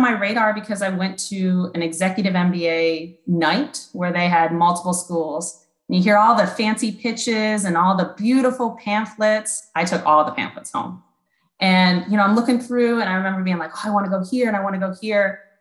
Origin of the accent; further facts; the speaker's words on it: Pennsylvania, United States; Yeah, so I grew up in Northern Pennsylvania and I attended Penn State University and I majored in finance.